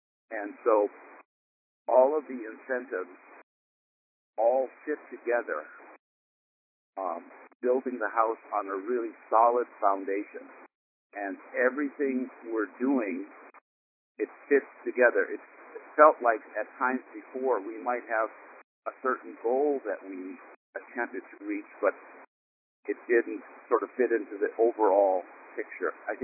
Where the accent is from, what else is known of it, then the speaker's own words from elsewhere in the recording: Portland, Maine, United States; I'm from Portland, Maine, and we're into the heating season.